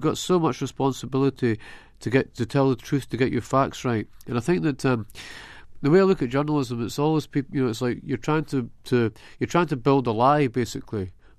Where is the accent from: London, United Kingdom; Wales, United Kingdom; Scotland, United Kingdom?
Scotland, United Kingdom; We kind of realize that I'm American, she's American, and I'm Scottish, and it's kind of weird.